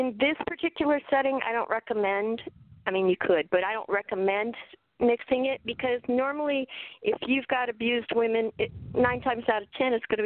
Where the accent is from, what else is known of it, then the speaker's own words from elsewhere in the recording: California, United States; I'm a California girl, and I'm calling in from Sacramento.